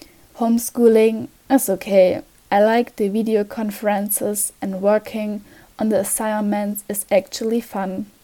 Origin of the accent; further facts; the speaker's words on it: Leipzig, Saxony, Germany; English is a second language; 14 years old, and I'm from Leipzig.